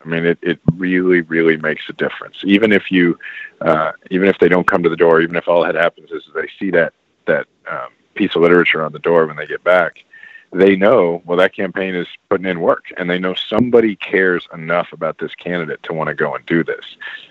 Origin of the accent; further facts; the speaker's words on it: Kansas City, Missouri, United States; I'm actually from Kansas City, Missouri